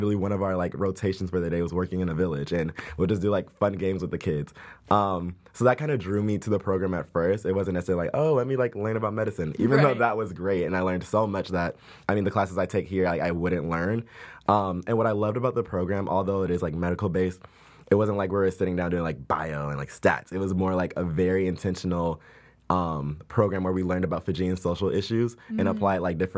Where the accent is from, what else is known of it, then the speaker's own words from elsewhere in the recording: Carson, California, United States; I am from Carson, California, which is not too far from Malibu, maybe an hour south from here.